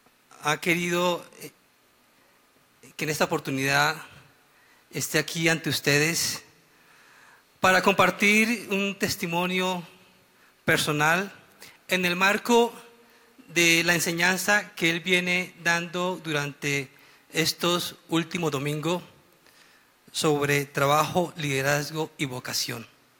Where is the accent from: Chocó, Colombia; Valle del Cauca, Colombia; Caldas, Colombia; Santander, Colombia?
Santander, Colombia; Barrancabermeja; born there; para quienes no me conocen. Nací en Barranca Bermeja un 16 de abril de 1960.